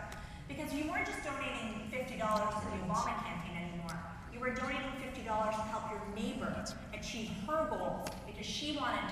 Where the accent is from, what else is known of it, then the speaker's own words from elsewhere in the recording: Canada; being Canadian and being a little bit removed